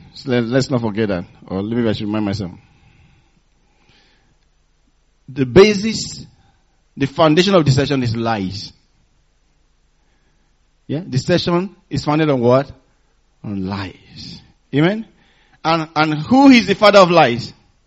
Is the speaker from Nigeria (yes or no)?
yes; Nigeria; when I was growing up in Nigeria, I never saw trees shed their leaves in autumn.